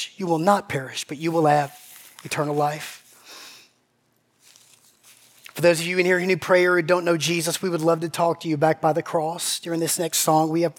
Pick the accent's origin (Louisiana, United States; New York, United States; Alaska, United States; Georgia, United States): Georgia, United States; Macon; I grew up in Macon. We don't eat figs. We eat fried okra.